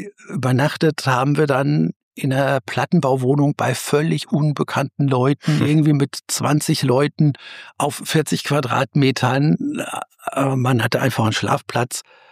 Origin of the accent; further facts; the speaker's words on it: Hesse, Germany; dem CDU-Kreisverband Vogelsberg, meiner Heimat